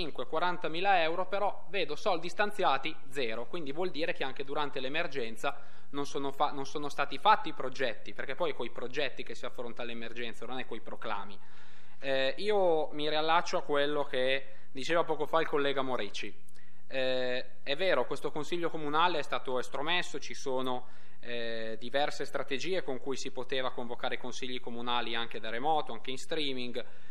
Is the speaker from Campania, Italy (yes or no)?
no; Lombardy, Italy; Da lombardo, da consigliere comunale, da lombardo